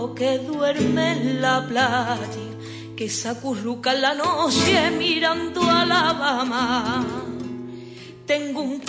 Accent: Punta Umbría, Andalusia, Spain; con lo que a mí respecta, que soy de Punta Umbría

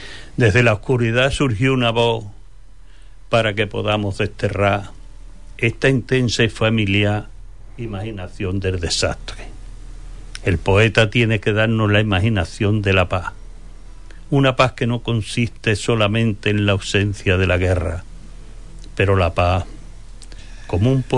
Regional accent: Encinasola, Andalusia, Spain; En mi pueblo es el día 6 en Encina Sola, que es mi pueblo, que desde aquí lo digo a las personas que no lo conozcan, un pueblo es bonito, pero muy acogedor.

